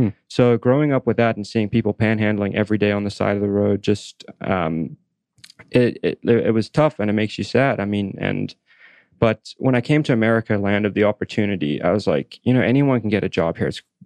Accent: South Africa; moved away; originally, I'm from South Africa

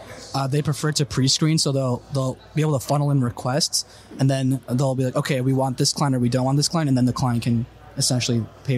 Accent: Chicago, Illinois, United States; and I'm originally from Chicago.

